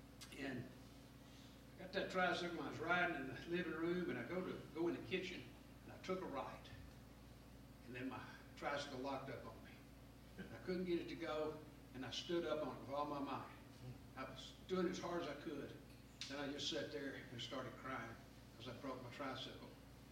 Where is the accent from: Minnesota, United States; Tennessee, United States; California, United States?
Tennessee, United States; Memphis; Now, I was raised in South Memphis, in old South Memphis, not old South Memphis.